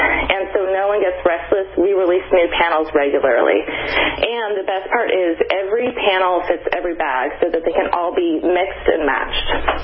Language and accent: English; Santa Barbara, California, United States; now in England, United Kingdom; I grew up in California, Santa Barbara, actually. Went to USC, and that's actually where I met my business partner.